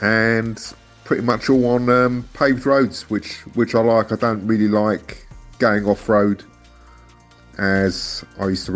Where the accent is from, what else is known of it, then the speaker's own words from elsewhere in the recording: London, United Kingdom; now in France; I'm from North London, but now I'm based on the edge of the French Alps between Lyon and Geneva.